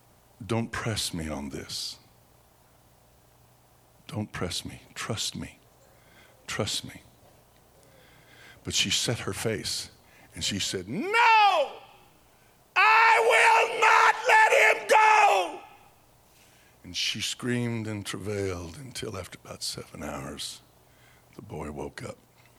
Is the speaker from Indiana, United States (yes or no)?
no; Pueblo, Colorado, United States; he was from my hometown of Pueblo, and he was going back to Pueblo